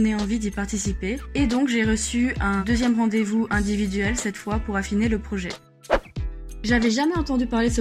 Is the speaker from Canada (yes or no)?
no; Metz, Grand Est, France; j'ai 22 ans et je viens de Metz, de la région Grand Est.